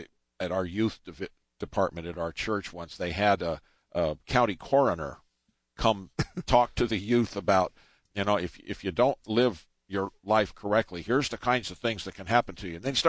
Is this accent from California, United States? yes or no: yes; Riverside, California, United States; I grew up in Southern California. From the time I was in the first grade, I knew who the Hell's Angels were.